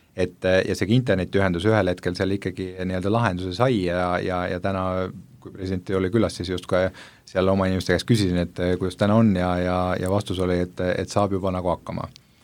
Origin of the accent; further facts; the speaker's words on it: Paide, Järva County, Estonia; alles siin mõned aastad tagasi meil on ka Paides , kus me ise pärit oleme